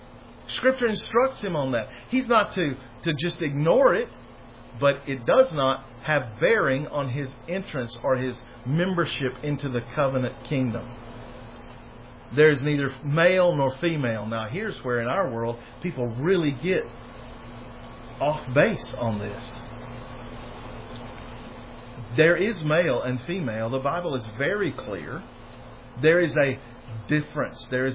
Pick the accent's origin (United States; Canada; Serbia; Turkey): United States; Louisiana; born there; As an American, as one born in Louisiana